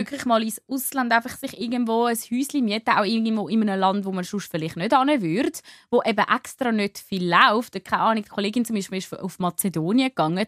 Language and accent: German; Switzerland; gerade bei uns in der Schweiz